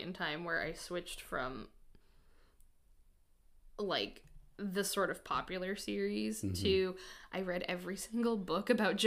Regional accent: Ireland; So as an Irish, a very witchy Irish girl, I'm like, yes, absolutely.

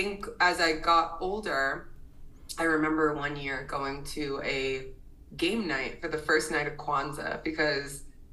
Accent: White Plains, New York, United States; And I had a lot of friends that did in Westchester. I grew up in White Plains, but I didn't.

